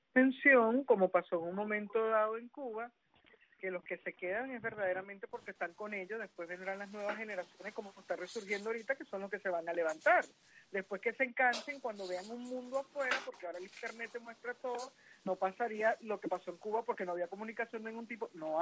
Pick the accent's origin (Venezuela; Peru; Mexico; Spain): Venezuela